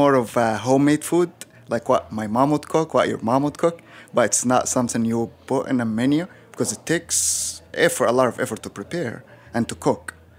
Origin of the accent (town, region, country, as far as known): Egypt; born or raised there